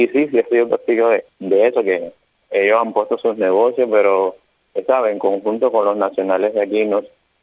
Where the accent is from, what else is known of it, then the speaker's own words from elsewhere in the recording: Cuba; como uno como buen cubano no le gust